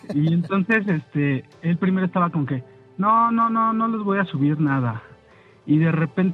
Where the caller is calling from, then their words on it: Polanco, Mexico City, Mexico; De aquí de Polanco.